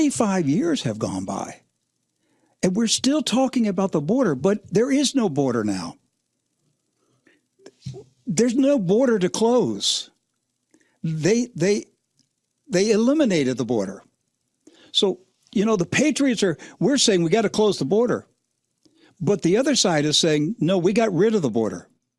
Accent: Maryland, United States; See, I grew up in Maryland, so I crossed that bridge many years ago.

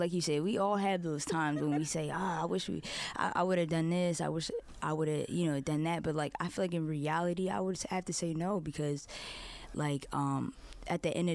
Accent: Philadelphia, Pennsylvania, United States; Those nostalgic moments for me growing up in Philly and seeing those, you know, those playgrounds and.

